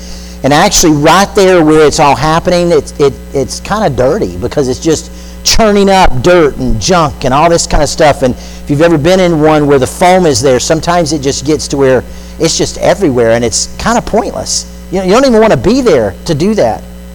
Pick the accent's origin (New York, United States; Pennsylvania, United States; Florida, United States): Florida, United States; I grew up in South Florida